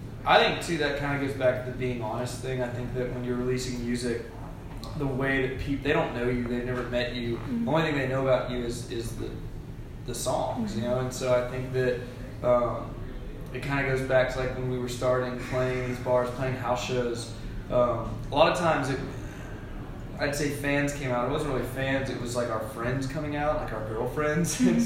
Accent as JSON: {"language": "English", "town": "Smyrna", "region": "Tennessee", "country": "United States", "tie": "born or raised there", "said": "Like, I grew up in Smyrna, Tennessee, and I had a truck for like 2 days"}